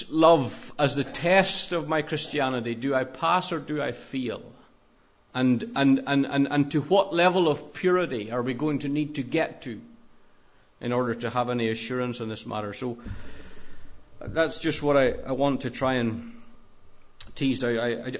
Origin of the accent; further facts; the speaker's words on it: Northern Ireland, United Kingdom; moved away as an adult; And we came from Northern Ireland not with a whole pile, but we came with some stuff about us because we had been working for a number of years.